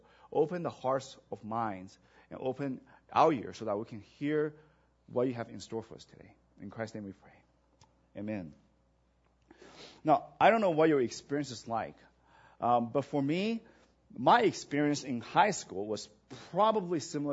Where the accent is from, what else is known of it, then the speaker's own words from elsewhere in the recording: Vancouver, British Columbia, Canada; also born or lived in Taiwan; I grew up in Canada. And, you know, for those of you who know my story, my family, we moved to Vancouver after I graduated from elementary school in Taiwan.